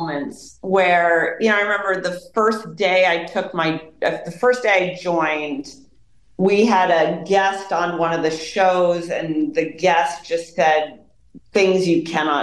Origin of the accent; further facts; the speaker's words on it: Guilford, United States; I grew up in Guilford.